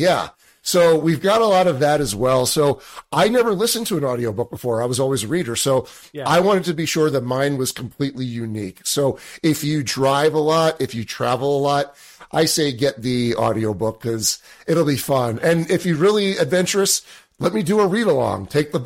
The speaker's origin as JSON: {"language": "English", "region": "Pennsylvania", "country": "United States", "tie": "born or raised there", "said": "I grew up outside of Philadelphia. So go Eagles."}